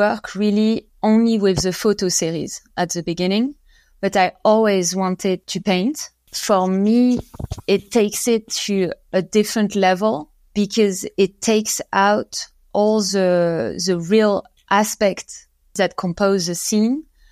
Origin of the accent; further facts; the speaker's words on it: southwest France, France; So I grew up in France, in the southwest of France. In a tiny village, it was very remote and cut a bit from the world.